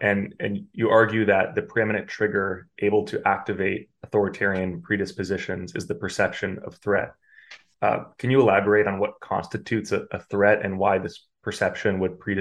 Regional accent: United States; as I'm an American

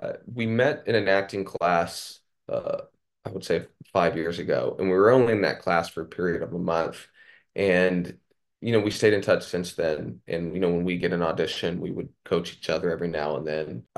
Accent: Florida, United States; also born or lived in Atlanta; now in Los Angeles, United States; So I grew up in Florida, but I lived in Atlanta for a couple years before coming out to LA.

